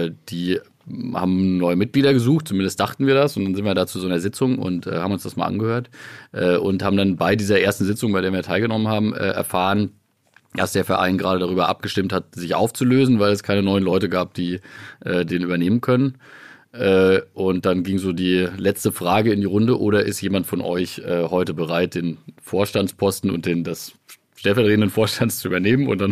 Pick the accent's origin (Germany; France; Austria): Germany; Biberach an der Riß, Baden-Württemberg; dass du direkt erstmal mit meiner Heimat anfängst. Dazu muss man tatsächlich wissen, dass wir in Biberach an der Riss ja ein großes Pharmaunternehmen haben mit Böhringer Ingelheim.